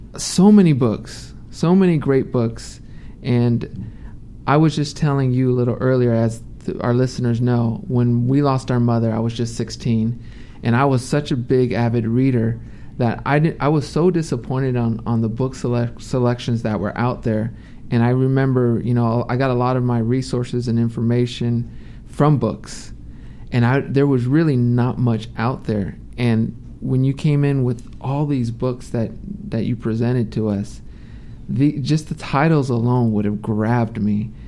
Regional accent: Los Angeles, California, United States; Yeah, so Dr. Ken asked where we are from, and when I said we were from L.A., he looked a little disappointed.

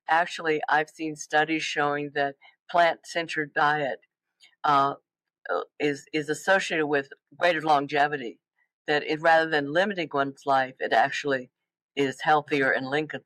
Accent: Texas, United States; I grew up in Texas, which is pretty funny. I could smell the stockyards almost from my home.

